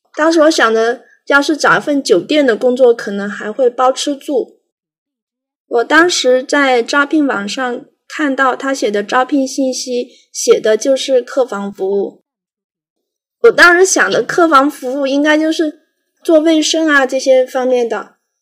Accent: Yunnan, China; 35岁，我来自于云南，目前的工作呢是一个体制内的工作人员。2008年的时候，我在山东念大学，

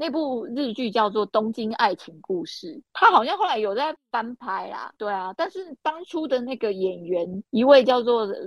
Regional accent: Taiwan; 大家好，我是台湾人

